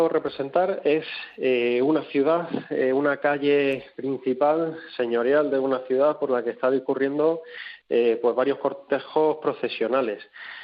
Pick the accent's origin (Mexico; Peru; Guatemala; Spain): Spain; Granada, Andalusia; now in Madrid, Spain; yo, pues bueno, que soy granadino, como decíais. Uh-huh. Y ahora vivo en Madrid